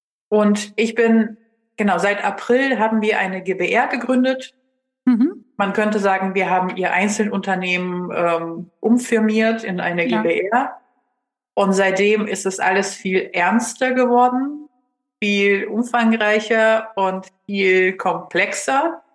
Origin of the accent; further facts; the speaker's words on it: Russia; Ich komme selbst aus Russland. Das ist die Süßigkeit meiner Kindheit.